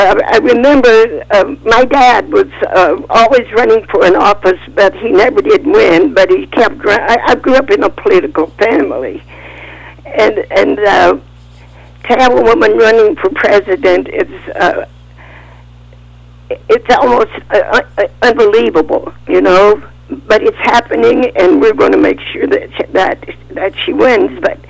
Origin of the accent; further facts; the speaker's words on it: Kentucky, United States; In the mountains of Kentucky.